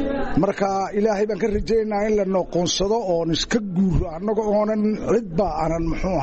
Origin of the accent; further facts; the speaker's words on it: Lughaya, Awdal, Somalia; moved away; Gaar ahaan Lughayan ka imid.